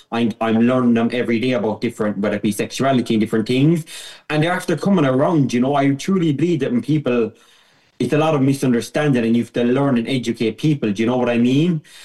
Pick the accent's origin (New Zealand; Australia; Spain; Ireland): Ireland; So, like, I suppose, firstly, I start off by saying I'm a very proud Irish trav